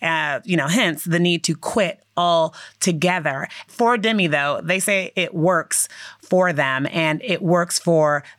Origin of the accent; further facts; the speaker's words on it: California, United States; I'm from California. I'd never heard of California sober.